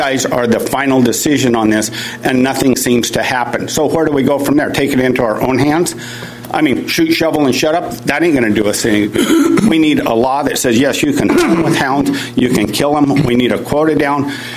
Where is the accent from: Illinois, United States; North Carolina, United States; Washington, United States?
Washington, United States; Caldwell; Okay, great. … from Caldwell, Washington.